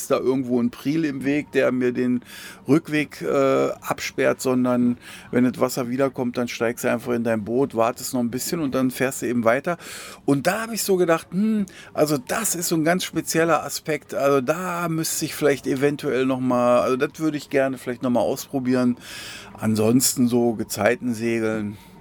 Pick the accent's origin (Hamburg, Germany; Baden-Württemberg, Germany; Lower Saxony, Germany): Lower Saxony, Germany; Elsfleth; Und ich bin ja aus Elsfleth.